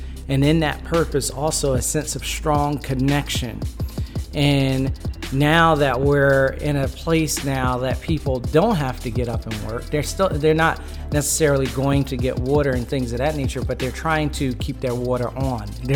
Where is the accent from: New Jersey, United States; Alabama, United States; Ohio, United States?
New Jersey, United States; New Brunswick; especially in my hometown, Jersey, especially New Brunswick, New Jersey. I'm seeing places that I grew up that are underwater for the first time ever.